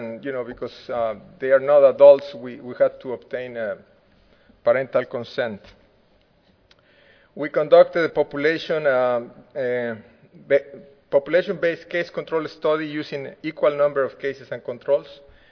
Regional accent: Veracruz, Mexico; the latest from Veracruz, my hometown in Mexico, by the way.

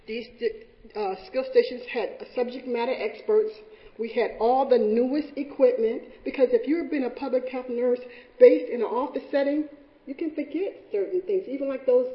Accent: California, United States; Well, I'm from California. We know we've had a lot of disasters.

